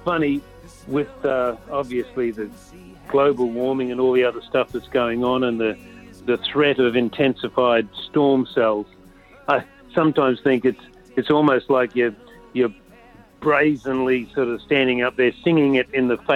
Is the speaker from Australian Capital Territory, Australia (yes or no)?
no; Mackay, Queensland, Australia; it was only with the success of that we realised we could come back to our hometown of Mackay